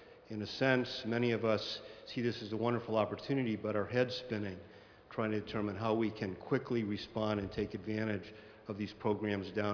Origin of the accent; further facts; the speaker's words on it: New Mexico, United States; from New Mexico